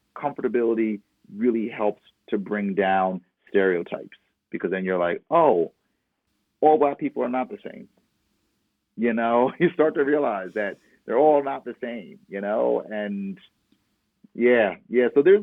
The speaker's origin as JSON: {"language": "English", "region": "New Jersey", "country": "United States", "tie": "born or raised there", "said": "Even growing up in New Jersey, living in the suburbs, you know, it's been rough."}